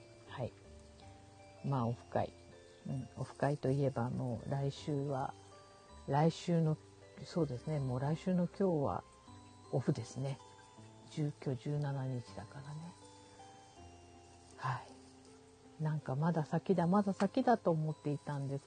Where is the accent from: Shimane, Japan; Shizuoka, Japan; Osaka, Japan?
Shimane, Japan; 一番最初にしたのは、あの地元島根のね、島根のこう海の見える